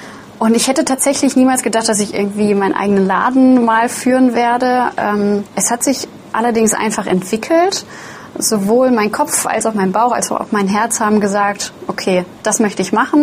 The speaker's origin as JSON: {"language": "German", "town": "Göttingen", "region": "Lower Saxony", "country": "Germany", "said": "Und da ich in Braunschweig wohne, war das natürlich die erste Stelle, einen Laden zu eröffnen. Da ich aber aus Göttingen komme"}